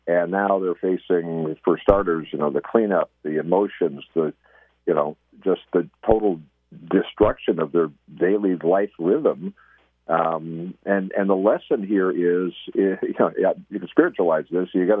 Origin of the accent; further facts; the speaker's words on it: Rockford, Illinois, United States; moved away; I mean, I grew up in the Chicago area in Rockford, as you know, and I've been out here. This is my 49th year by the time we get to June. 49 years out here.